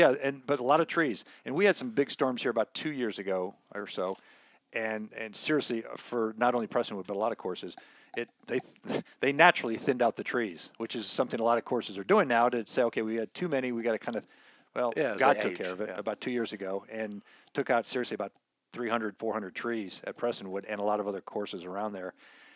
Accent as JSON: {"language": "English", "region": "Illinois", "country": "United States", "said": "You know, I'm nothing against Indiana. I'm from Illinois."}